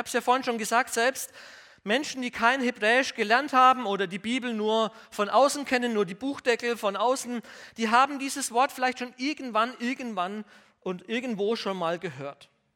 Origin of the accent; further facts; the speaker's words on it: Bavaria, Germany; aber wo ich herkomme, aus dem Bayerischen, kennt man das sehr gut.